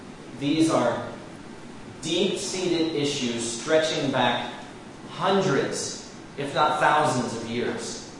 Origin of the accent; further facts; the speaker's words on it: Pensacola, Florida, United States; I grew up in the South, Pensacola, Florida, which is northwest Florida, which is not like Orlando or Miami, for those of you who have been there.